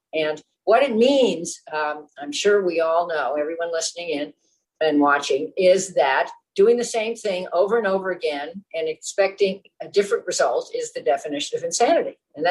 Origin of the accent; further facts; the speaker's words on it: Los Angeles, California, United States; So I grew up in Los Angeles, I am still a Californian, public school kid